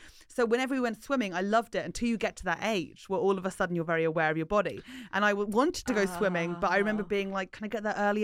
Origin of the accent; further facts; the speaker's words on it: Fleet, South East England, United Kingdom; I'm from Fleet, so in northeast Hampshire.